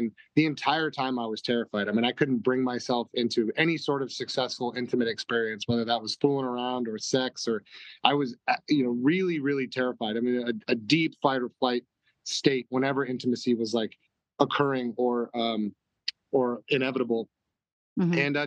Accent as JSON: {"language": "English", "town": "Hermosa Beach", "region": "California", "country": "United States", "tie": "born or raised there", "said": "alcohol specifically was always a huge part of my cultural upbringing where I grew up. I'm from Hermosa Beach, California."}